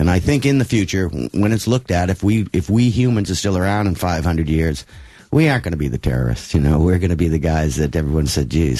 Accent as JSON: {"language": "English", "region": "New England", "country": "United States", "tie": "born or raised there", "said": "I was brought up in New England"}